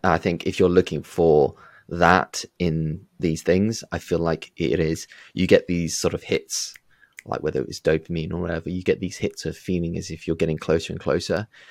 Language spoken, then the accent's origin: English; United Kingdom; growing up in the West, in the UK. But, you know, my family's very deep rooted, like I'm a third generation immigrant.